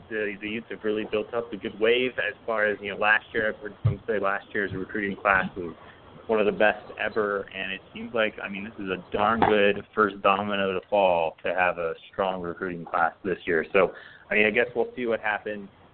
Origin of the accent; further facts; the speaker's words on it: East Coast, United States; I'm from the East Coast, and it's ridiculous to watch how much bias there is on the East.